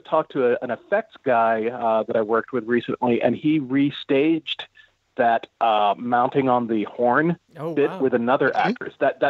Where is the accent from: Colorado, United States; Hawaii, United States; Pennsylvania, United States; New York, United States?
Hawaii, United States; it was cool to have somebody there who addressed the controversy at the time I grew up in Hawaii. I don't even think we got the movie out there